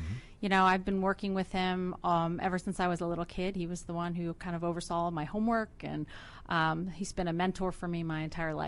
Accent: New Jersey, United States; Bergen County.

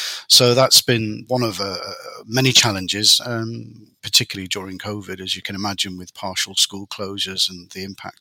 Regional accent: Manchester, North West England, United Kingdom; Born and bred in Manchester in the mid-60s, youngest of a very large family of eight children, a Polish father, Irish Catholic, British-born mother, so there was no choice of being Catholic.

